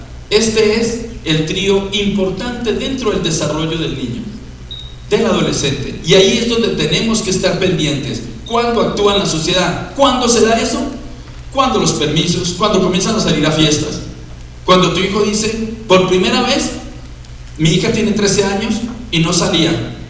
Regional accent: Colombia; now in Mexico; yo soy colombiano y no tengo familia en México.

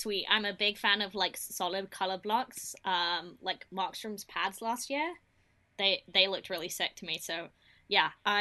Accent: England, United Kingdom; accent: English; I do constantly worry that I'm losing my English accent and my Englishness, my Britishness, I should say.

